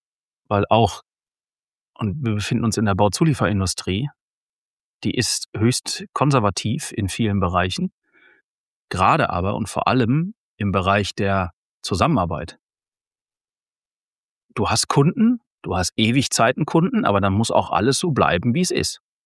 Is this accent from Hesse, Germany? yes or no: no; North Rhine-Westphalia, Germany; aus meiner alten Heimat, über den Biggesee